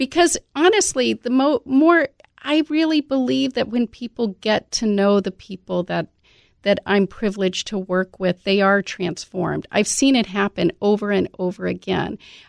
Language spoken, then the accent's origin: English; United States; I'm an American. I have children.